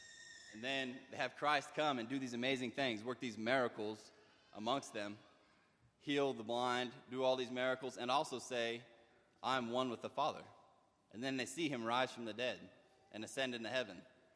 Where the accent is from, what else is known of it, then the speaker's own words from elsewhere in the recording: Hays, Kansas, United States; I'm from Hayes, Kansas, and I get to spend the summer here with you guys.